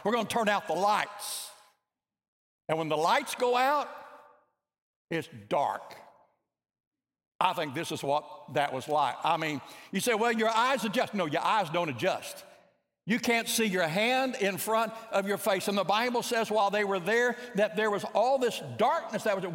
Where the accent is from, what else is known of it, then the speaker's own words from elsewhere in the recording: Oklahoma, United States; I grew up in Oklahoma before I was there